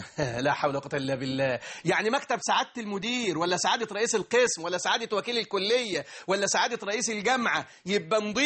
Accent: Egypt; يعني الفول مثلا والطعميه دلوقتي في حاجه اقل منه عندنا في مصر؟ مفيش.

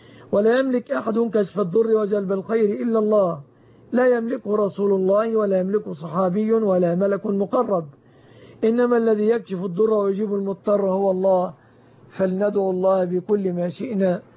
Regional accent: Egypt; بلادنا مصر

